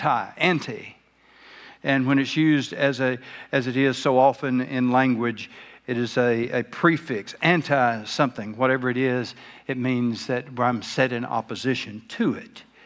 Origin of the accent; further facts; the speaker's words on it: the South, United States; Now, since we are from the South, let me be quick to say that I'm not talking about your dad or mother's sister